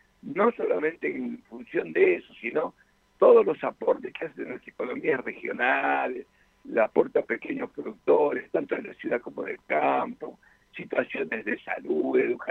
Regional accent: Buenos Aires, Argentina; now in La Plata, Argentina; yo soy porteño.

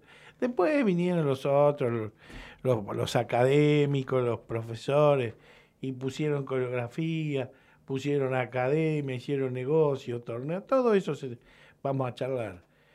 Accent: Unicaño, Catamarca, Argentina; la otra vez estaba en el verano, en mi pueblo, Unicaño, Catamarca, y me encuentro con un compañero de la primaria

